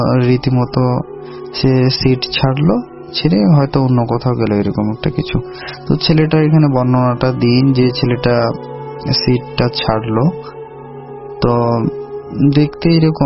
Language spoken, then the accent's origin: Bangla; Thakurgaon, Rangpur Division, Bangladesh; now in Siliguri, India; আমার বাড়ি ঠাকুরগাঁয়ে। তো আমি কিছু অনেক দিন আগেই ইন্ডিয়াতে শিফট করি, এখন আমি শিলিগুড়িতে থাকি।